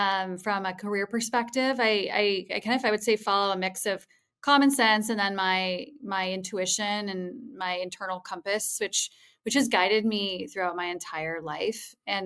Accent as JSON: {"language": "English", "town": "Ann Arbor", "region": "Michigan", "country": "United States", "tie": "born or raised there", "said": "Growing up in Ann Arbor shaped me a lot in that aspect."}